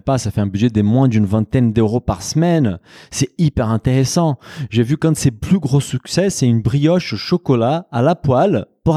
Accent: Brazil; Au Brésil, mon pays d'origine, c'est exactement pareil en fait.

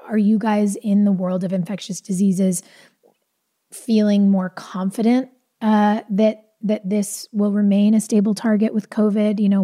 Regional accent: California, United States; I grew up in California. I was in elementary school when the AIDS crisis hit.

